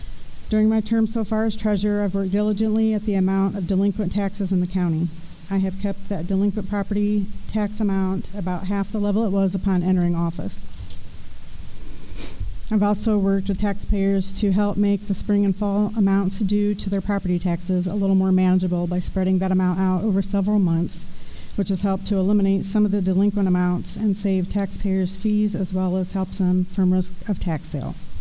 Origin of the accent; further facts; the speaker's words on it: Knox, United States; I was born and raised here in Knox, graduated from Knox High School in 1992.